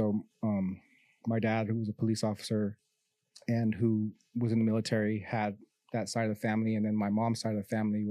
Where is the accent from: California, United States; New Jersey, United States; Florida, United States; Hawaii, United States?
California, United States; San Diego; born there; So originally, I was born in San Diego, California. My mom is from San Diego. My dad's from Marfa, Texas.